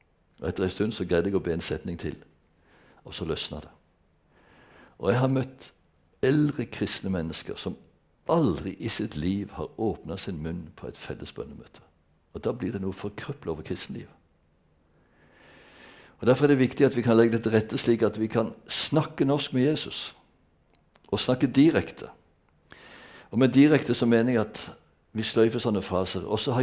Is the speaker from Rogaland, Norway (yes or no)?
yes; Bjerkreim, Rogaland, Norway; Jeg vokste selv opp på bedehuset i Bjerkreim